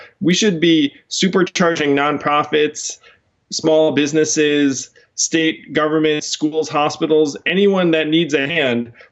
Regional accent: United States; What I would say is that we are just as American as anyone else.

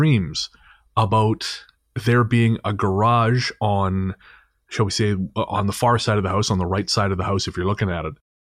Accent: Revelstoke, British Columbia, Canada; growing up in Revelstoke. Of course, the hometown.

